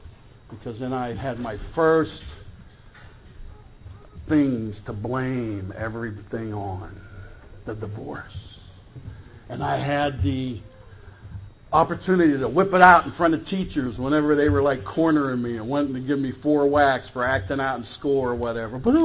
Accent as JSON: {"language": "English", "town": "Pittsburgh", "region": "Pennsylvania", "country": "United States", "tie": "born or raised there", "said": "Growing up in Pittsburgh, I still say it through Pittsburgh, right?"}